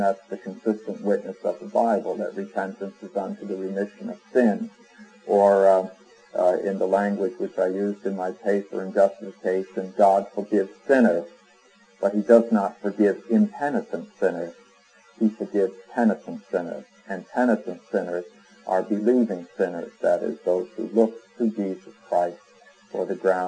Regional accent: New England, United States; every once in a while it becomes apparent that I'm from New England, offers.

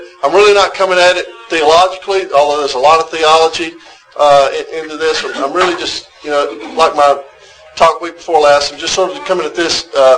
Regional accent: Opelika, Alabama, United States; I was raised in Alabama, Opelika. I'm a son of the South.

